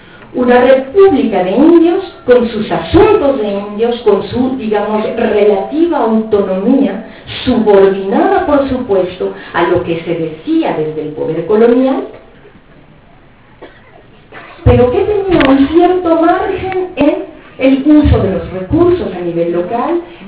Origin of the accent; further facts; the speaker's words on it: Mexico; en particular en mi tierra de origen, que es México